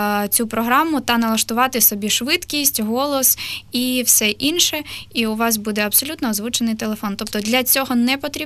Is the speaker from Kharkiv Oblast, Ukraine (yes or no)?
no; Kyiv, Ukraine